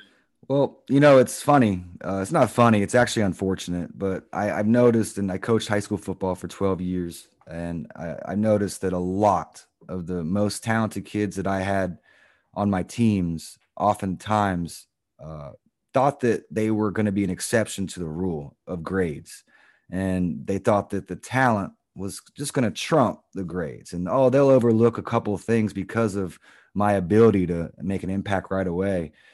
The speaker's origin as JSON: {"language": "English", "region": "Florida", "country": "United States", "tie": "born or raised there", "said": "I grew up in Florida as well."}